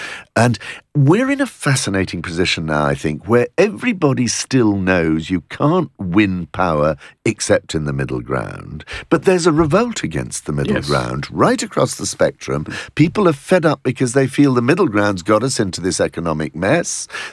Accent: Islington, London, United Kingdom; I come from the People's Republic of South Islington, so I'm pretty close to Jeremy Corbyn

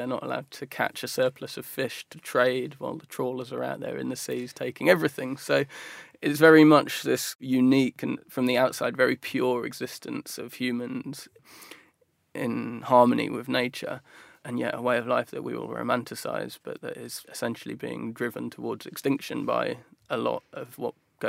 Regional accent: Midlands, United Kingdom; growing up in the Midlands and surrounded by a world that was kind of quite boring. It's closed down factories.

